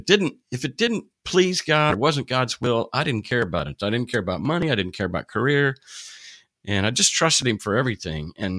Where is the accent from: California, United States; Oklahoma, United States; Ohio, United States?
Oklahoma, United States; born there; I was born in Oklahoma, and I was raised Presbyterian